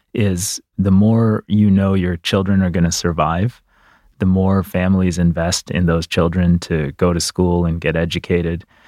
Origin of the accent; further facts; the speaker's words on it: Detroit, Michigan, United States; My dad worked at Ford Motor Company. I grew up around Detroit. I thought I could be in the auto industry and I was a car kid.